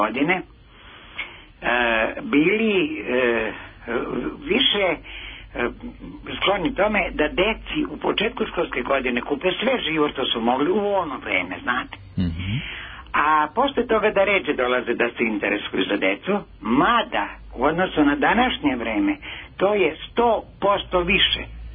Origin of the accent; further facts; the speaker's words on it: Ruma, Vojvodina, Serbia; Iz Rume sam.